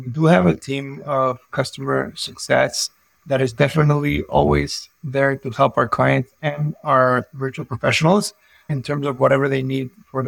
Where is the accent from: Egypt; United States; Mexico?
Mexico; English is a second language; I myself, growing up in Mexico, I remember my parents at around 6 or 7 years old, you know, taking me to English classes, and I was like, why am I going to speak English? I live in Mexico.